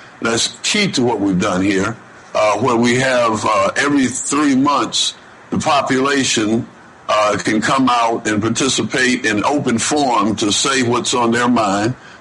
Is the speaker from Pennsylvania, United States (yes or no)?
no; Detroit, Michigan, United States; I'm from Detroit initially, and we've seen a lot of oppression there historically as well as currently.